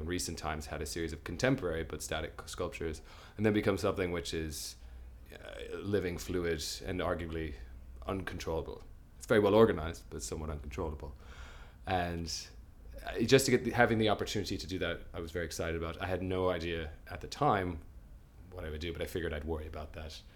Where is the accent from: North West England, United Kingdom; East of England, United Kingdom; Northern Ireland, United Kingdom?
Northern Ireland, United Kingdom; Belfast; I'm 29 and I come from Belfast in Ireland.